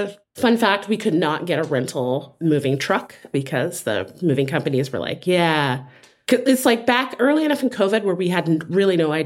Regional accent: Richmond, Virginia, United States; I am from beautiful and brisk Richmond, Virginia.

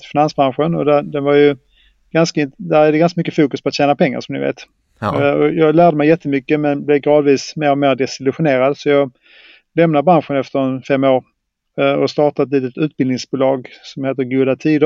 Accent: Skåne, Sweden; Jag är som ni hör en äkta skåning.

